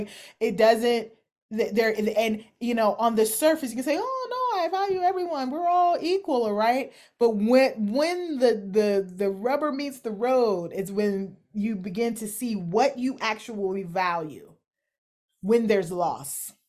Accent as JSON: {"language": "English", "region": "Kentucky", "country": "United States", "said": "I'm from Kentucky. I've seen national championship celebrations do more damage than the riots did."}